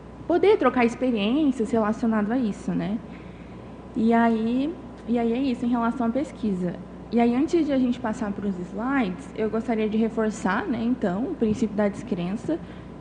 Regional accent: Conceição dos Ouros, Minas Gerais, Brazil; now in Foz do Iguaçu, Brazil; Sou natural de Conceição dos Ouros, atualmente resido em Foz do Iguaçu

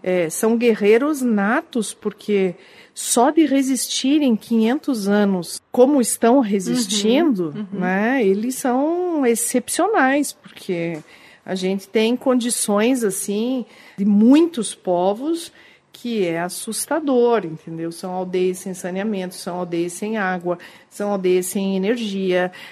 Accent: Brazil; eu me senti muito envergonhada como brasileira, porque eu conheço uma boa parte do mundo, né? Mas não conhecia meu país.

